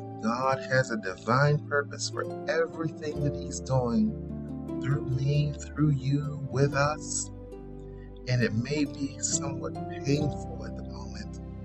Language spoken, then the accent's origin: English; Belize; I found myself in my home country of Belize